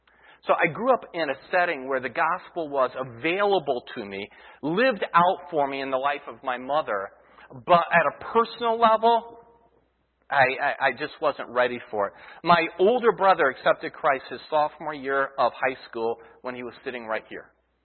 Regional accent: Columbus, Ohio, United States; I grew up in Ohio, grew up in Columbus area, actually.

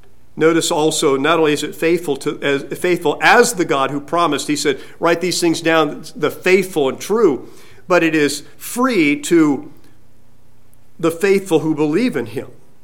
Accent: California, United States; growing up in California, sometimes when company would come from Indiana or out in the Midwest, we would take them to Hearst Castle.

